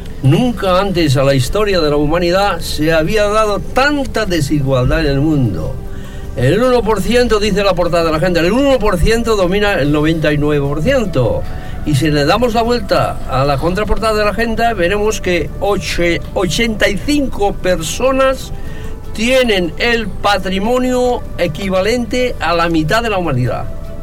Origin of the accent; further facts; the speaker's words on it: Catalonia, Spain; y que fuimos los españoles, y malas lenguas dicen que era de mi tierra